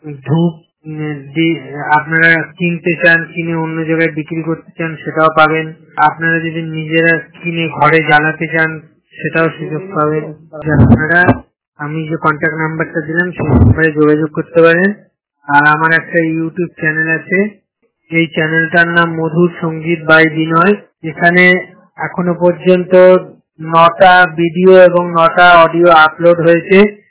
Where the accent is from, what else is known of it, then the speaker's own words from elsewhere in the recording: Sodepur, West Bengal, India; আমি আমার বাড়ি সোদপুর ইন্দ্রানগর ব্লক থ্রি